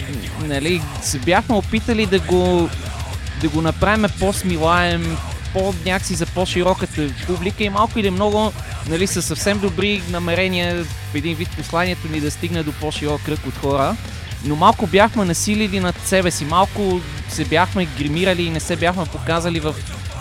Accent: Troyan, Lovech Province, Bulgaria; аз всъщност прекарах доста голяма част от детството си в Троян и по-конкретно в едно село Борима. Така щъках между тези две места.

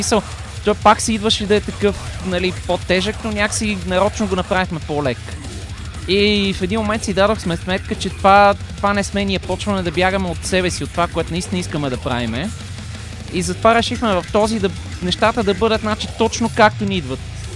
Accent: Troyan, Lovech Province, Bulgaria; аз всъщност прекарах доста голяма част от детството си в Троян и по-конкретно в едно село Борима. Така щъках между тези две места.

